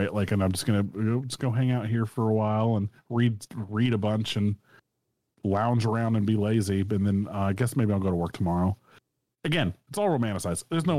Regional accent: United States; born there; I'm so pissed off that I was born in America and not in the UK.

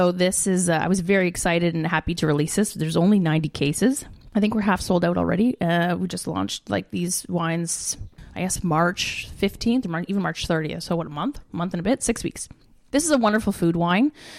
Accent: Ontario, Canada; I grew up in the Benchlands. I grew up at Highway and Victoria here, mm-hmm. and I drove to Vineland for 5 years of my life, between 16 and 21

